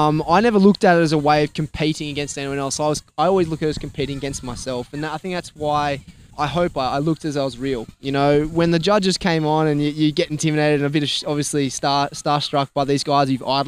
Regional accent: New South Wales, Australia; You know, we're both from the Northern Beaches.

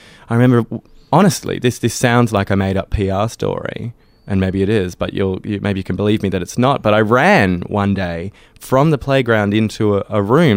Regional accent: Sydney, New South Wales, Australia; Yeah, I am from the Sutherland Shire.

